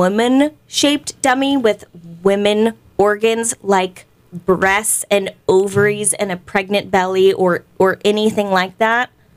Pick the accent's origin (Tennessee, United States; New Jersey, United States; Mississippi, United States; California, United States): California, United States; I call it the stink bug because I'm from California.